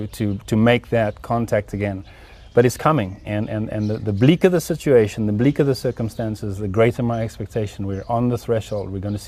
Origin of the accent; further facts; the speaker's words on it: Cape Town, Western Cape, South Africa; I come from Cape Town. Cape Town is a very beautiful city.